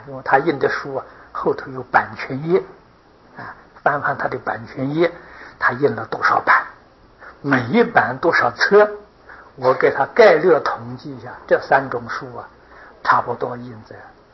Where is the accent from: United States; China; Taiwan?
China; 我们中国人俗话所谓的“生不带来，死不带去”，一样都带不去。